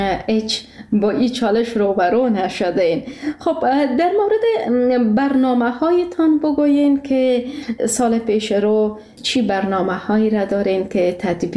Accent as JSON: {"language": "Persian", "country": "Afghanistan", "said": "ما شما افغان هستیم، درست است که در کشورهای خارجی زندگی میکنیم"}